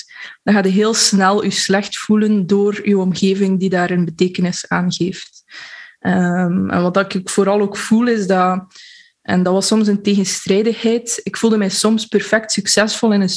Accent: Flanders, Belgium; Ik kom uit West-Vlaanderen, dus ik hoop dat ik mijn vette E een klein beetje kan wegsteken in dit gesprek en dat het verschil tussen G en H ook duidelijk is, maar ik doe mijn best. Ik ben bijna 30

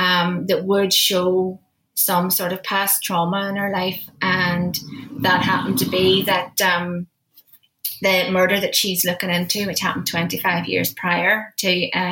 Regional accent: Derry, Northern Ireland, United Kingdom; It's set in my hometown, my home city of Derry.

